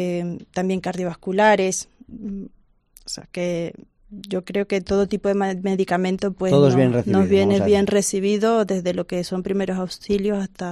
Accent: Venezuela; es bastante difícil decirlo y, como podrás ver, siendo venezolana, pues, te llega más.

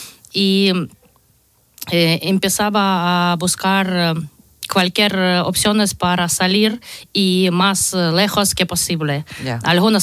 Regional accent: Kharkiv, Kharkiv Oblast, Ukraine; Spanish is a second language; De Kharkiv.

